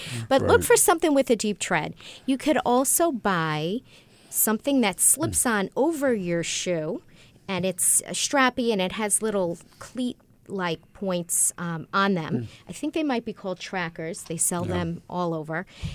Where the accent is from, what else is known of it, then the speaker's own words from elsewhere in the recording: Buffalo, New York, United States; I'm from Buffalo originally, so I feel like